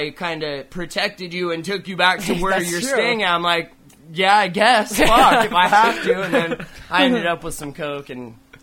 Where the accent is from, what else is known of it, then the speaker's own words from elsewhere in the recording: United States; I'm from America.